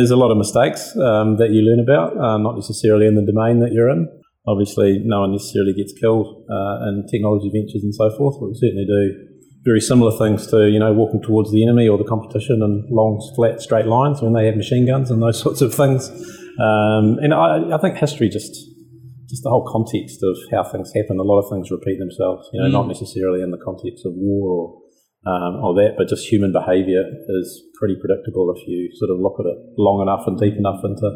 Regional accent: Christchurch, Canterbury, New Zealand; Yeah, so I loved growing up in Christchurch. Cool place.

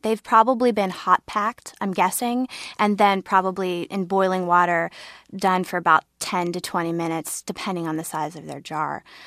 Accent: Vienna, Ohio, United States; This apple butter, this is actually from my hometown, Vianna, Ohio.

